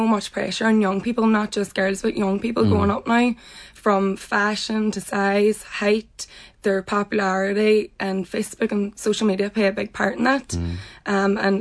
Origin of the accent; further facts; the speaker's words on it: Newtowncunningham, Ulster, Ireland; I'm from Newton Cunningham.